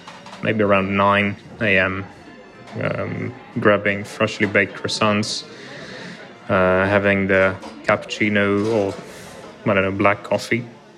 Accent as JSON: {"language": "English", "country": "Ukraine", "said": "I'm from Ukraine."}